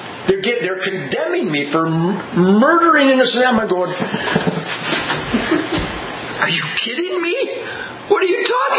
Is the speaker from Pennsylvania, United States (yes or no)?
no; Detroit, Michigan, United States; born there; So I had bands in Detroit in the shadow of Motown. And when I was born in Detroit, everybody knows Detroit was the global epicenter of work ethic and productivity.